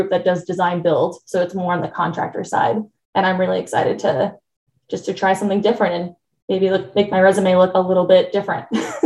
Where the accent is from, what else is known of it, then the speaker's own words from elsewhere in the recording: Portland, Oregon, United States; also born or lived in San Francisco; And then I'm from Portland, Oregon. So I moved back 7 years ago and had a great run